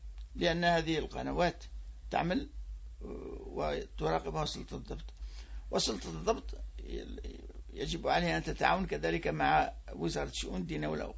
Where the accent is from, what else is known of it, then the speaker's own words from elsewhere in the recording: Algeria; ولا من باب أنا جزائري أكثر منك